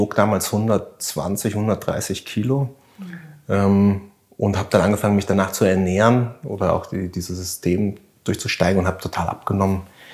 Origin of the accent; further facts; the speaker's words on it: Germany; now in St. Koloman, Austria; ursprünglich sind wir beide aus Deutschland, meine Frau sogar aus Berlin.